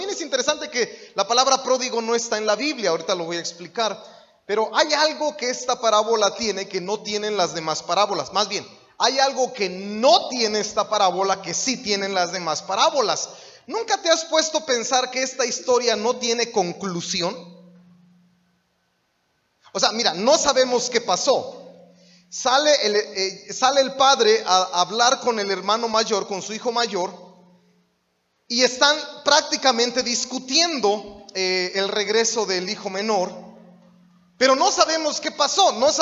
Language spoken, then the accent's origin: Spanish; State of Mexico, Mexico; Vengo de del Estado de México.